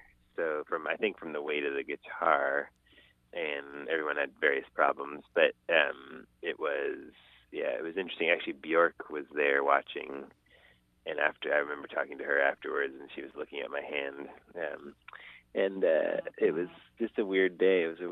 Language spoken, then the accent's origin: English; Ohio, United States; because we grew up in Ohio, in what is near Cincinnati, Ohio, in one of the many Dead Belts, they call them